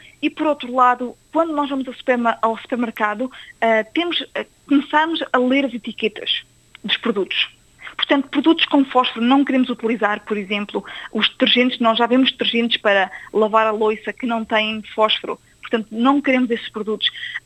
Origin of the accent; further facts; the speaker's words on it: Portugal; now in Australia; Eu sou portuguesa, sou de Portugal